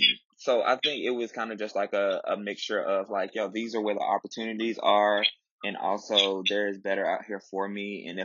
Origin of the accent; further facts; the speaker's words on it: Tuskegee, Alabama, United States; Originally from Tuskegee, Alabama specifically. And I went to Tuskegee University. So I went to college in my hometown, stayed on campus.